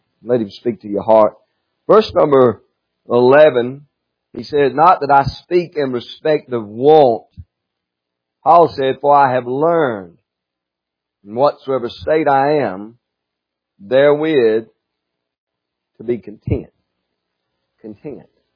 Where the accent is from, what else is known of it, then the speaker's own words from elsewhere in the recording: North Carolina, United States; You may need to know about the Lord, but we are from North Carolina.